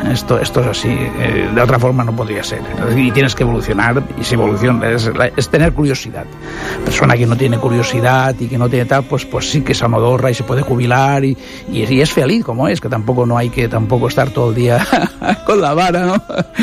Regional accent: Valencian Community, Spain; nosotros somos valencianos y somos, la lengua es valenciana, catalana, como queramos decirle, que es la misma.

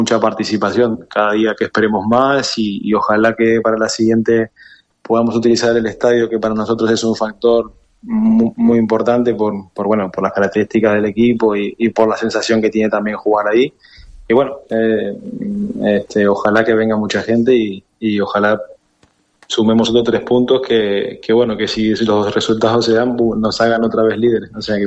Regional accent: Uruguay; Sí, soy uruguayo, así que no hay otra posibilidad.

